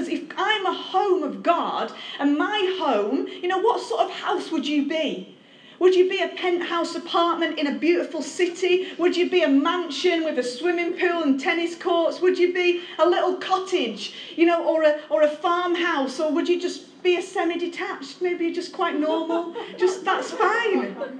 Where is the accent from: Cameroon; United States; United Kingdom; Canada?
United Kingdom; Northern England; accent: northern; a right good clean, up north, you know, a right good clean, you know, my northern accent's coming out there, like